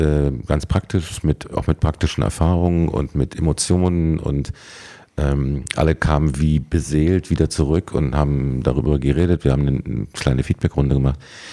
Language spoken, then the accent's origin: German; Berlin, Germany; ich bin ja Berliner und das ist ja eigentlich auch im Norden